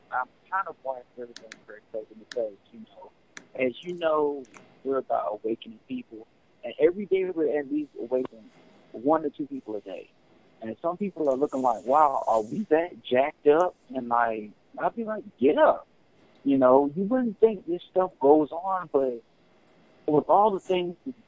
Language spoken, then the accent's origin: English; the South, United States; I'm in my 30s now, and I'm from the South